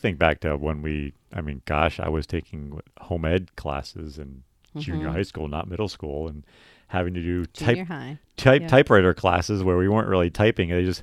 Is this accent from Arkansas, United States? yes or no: no; New Jersey, United States; I mean, I grew up in New Jersey, and there was places, and if you guys are listening and you know these places, there's a place called Wild West City.